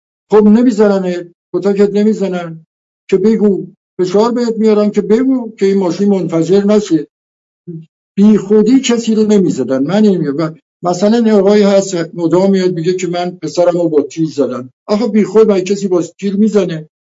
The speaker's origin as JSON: {"language": "Persian", "region": "Azerbaijan", "country": "Iran", "said": "من آذربایجانی هستم، وطنم دوست دارم"}